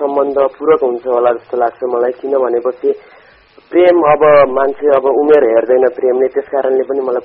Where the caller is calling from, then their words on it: Dang, Lumbini Province, Nepal; हजुर म दाङको घोराई काठीखोलबाट